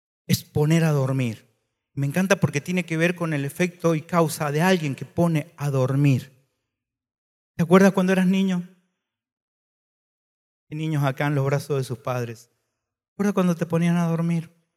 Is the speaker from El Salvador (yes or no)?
yes; El Salvador; born there; Yo nací en El Salvador.